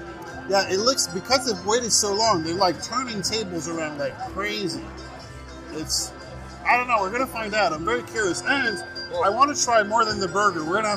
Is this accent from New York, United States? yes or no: yes; Long Island, New York, United States; born there; because I was born in Long Island